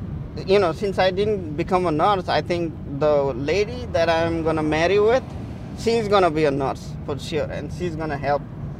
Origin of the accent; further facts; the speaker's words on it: Nepal; Actually, I am from Nepal.